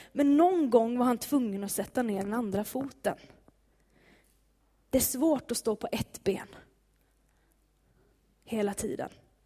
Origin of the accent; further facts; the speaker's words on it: Sweden; also born or lived in Bangladesh; Vilket land är mitt hemland? Det är ju Sverige, men jag har ju, eller vem är jag egentligen? När jag flyttade ut till Bangladesh så följde Gud med mig ut. Och när jag flyttade hem från Bangladesh så följde Gud med mig hem.